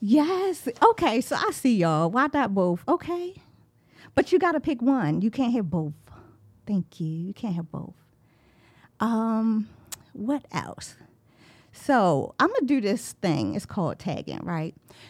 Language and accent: English; Baltimore, Maryland, United States; And I'm from Northeast Baltimore.